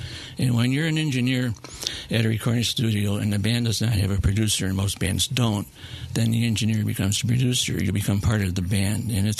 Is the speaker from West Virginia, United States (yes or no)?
no; Rochester, New York, United States; Rockin' Rochester.